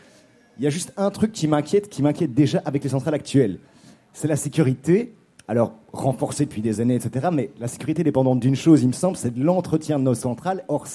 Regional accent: Belgium; Je sais de quoi je parle, je viens de Belgique.

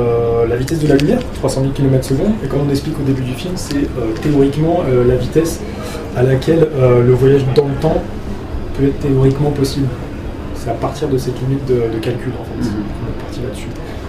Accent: Nantes, Pays de la Loire, France; now in Paris, France; je suis pas de Paris, je suis de Nantes à la base. Quand je suis arrivé ici

